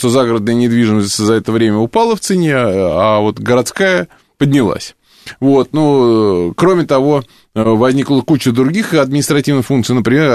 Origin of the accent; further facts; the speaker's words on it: Moscow, Russia; мы, москвичи